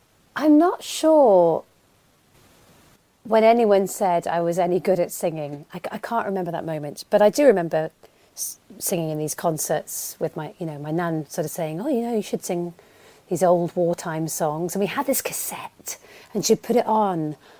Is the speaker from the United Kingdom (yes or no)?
yes; Wales, United Kingdom; English is a second language; I speak Welsh. I grew up in Wales and went to Welsh school.